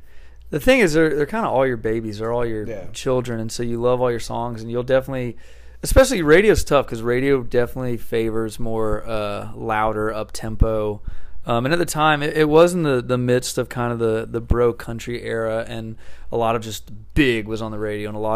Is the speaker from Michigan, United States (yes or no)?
no; Tennessee, United States; I've been in band since I grew up outside Nashville. So I played music my whole life.